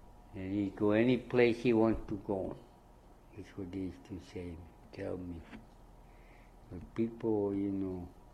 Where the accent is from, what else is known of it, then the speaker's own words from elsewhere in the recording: Woody Island, Alaska, United States; Now you know, Woody Island. I'm from Tang Ihak. Woody Island, yeah. That's where I was born there, you know.